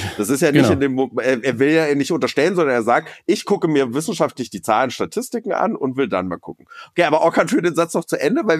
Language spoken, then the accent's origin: German; Lusatia, Germany; wenn ich jetzt in die Lausitz gucke, wo ich herkomme, da habe ich schon auch andere Werte, als wenn ich jetzt nach Hamburg oder ins Rheinland gehe